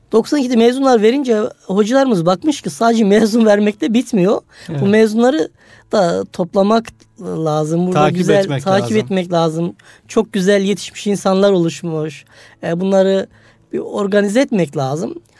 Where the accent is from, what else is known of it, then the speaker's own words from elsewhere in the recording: Şiran, Gümüşhane, Turkey; Gümüşhane Şiranlıyım. Şiran'ın Arıtaş köyünde 1974 yılında doğmuşum.